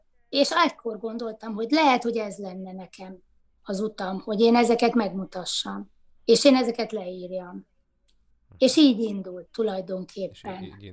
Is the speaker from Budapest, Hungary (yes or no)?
yes; Budapest, Hungary; én ilyen nagyon pesti vagyok, tehát itt születtem, és én néhány évet eltekintve tulajdonképpen itt éltem egész életemben